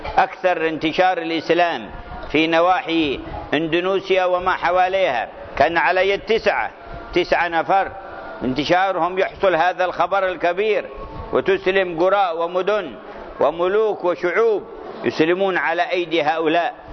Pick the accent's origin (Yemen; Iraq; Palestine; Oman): Yemen; Hadhramaut; كان بعض القراء عندنا في حضرموت